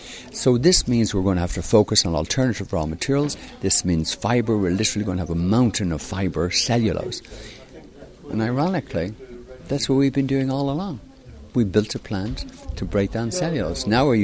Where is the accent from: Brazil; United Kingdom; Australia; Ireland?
Ireland; now in Lexington, United States; I was actually born not in Lexington, as my accent probably tells you. I was born in Ireland, and in fact lived in Ireland so far for more years than I have lived in the United States, getting close to being 50-50.